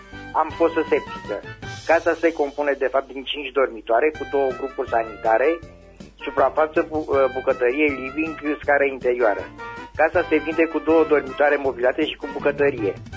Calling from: Săvârșini, Arad County, Romania; Bună ziua, sunt din Săvârșini, aș vrea să își pun anunț.

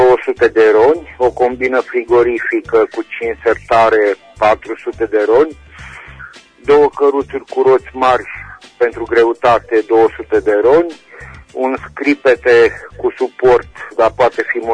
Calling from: Reșița, Caraș-Severin, Romania; din Reșița

